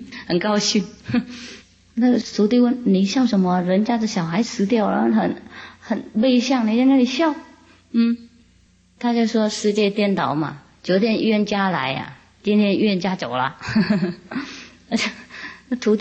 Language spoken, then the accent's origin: Chinese; China; 我们中国人也有很多很多故事啊